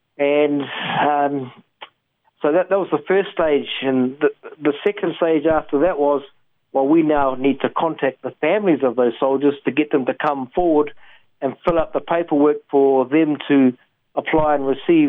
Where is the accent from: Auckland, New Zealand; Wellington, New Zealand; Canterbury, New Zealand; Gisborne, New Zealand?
Gisborne, New Zealand; I'm from Te Tairāwhiti. My grandfather was Ngaita Manuhiri, Rongo Fukata, Te Aotanga, Mahaki, Ngāti Parau. My grandmother was a Kahununu, Ngāti Toa, and Kaitahu.